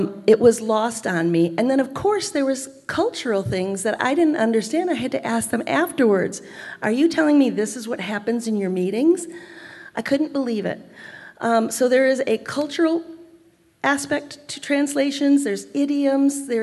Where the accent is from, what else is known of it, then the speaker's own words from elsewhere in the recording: San Diego, California, United States; I'm an alcoholic, and I'm from Area 8, San Diego, and I do not speak Spanish natively, but I gotta try.